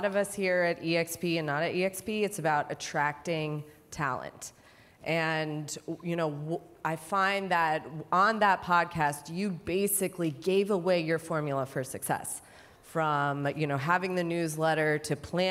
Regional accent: Jacksonville, United States; I'm from Jacksonville.

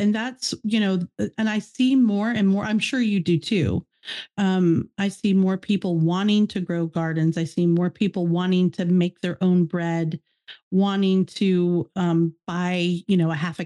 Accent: Mid-Atlantic, United States; now in Florida, United States; because, you know, I grew up in the Mid-Atlantic area.

